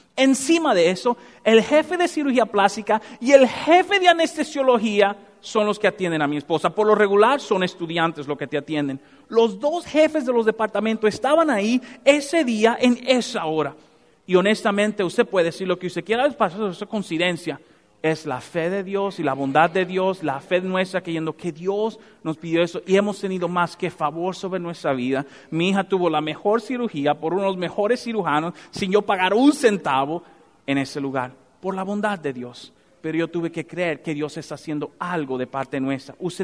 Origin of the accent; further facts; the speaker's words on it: Dominican Republic; yo soy dominicano y merenguero